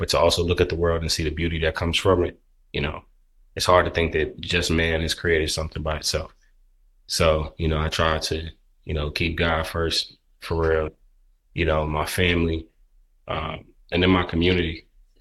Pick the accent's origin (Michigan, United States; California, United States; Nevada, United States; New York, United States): New York, United States; moved away; I'm the third of four kids, and the only one that's left the state. So I'm from New York, so all my family's still back up there.